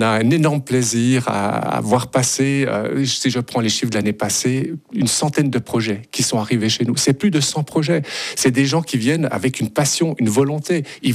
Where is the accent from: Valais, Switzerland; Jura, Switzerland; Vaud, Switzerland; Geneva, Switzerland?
Jura, Switzerland; Boncourt; born there; de revenir dans le Jura, puisque je suis né à Boncourt, donc dans le Jura.